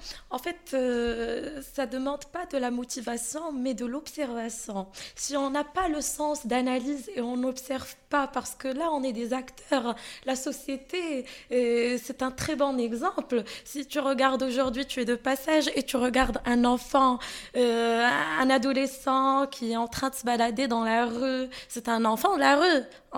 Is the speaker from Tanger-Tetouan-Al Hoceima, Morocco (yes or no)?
no; Fès, Fès-Meknès, Morocco; de Fès, j'ai 24 ans